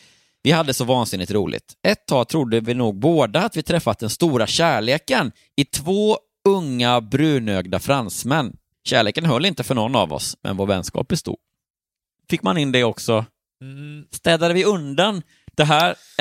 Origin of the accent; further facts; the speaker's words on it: Småland, Sweden; jag är ju från Småland. Mm. Och ja, om jag ska vara lite mer specifik, från en östsvensk, min hemstad.